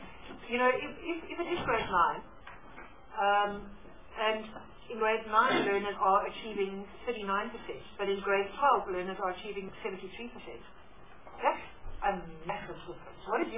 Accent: Eastern Cape, South Africa; Now, you know I'm from the Eastern Cape, so I take special interest in that.

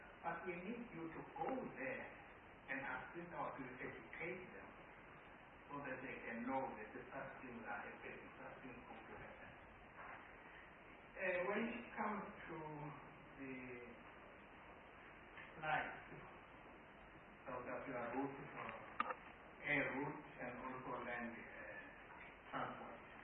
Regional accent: KwaZulu-Natal, South Africa; I'm a man from KwaZulu-Natal, from the royal family.

